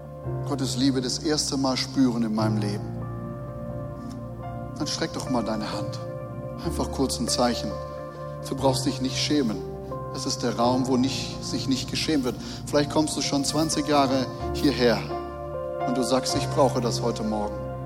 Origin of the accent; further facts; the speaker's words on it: Germany; Ja, ich bin doch Deutscher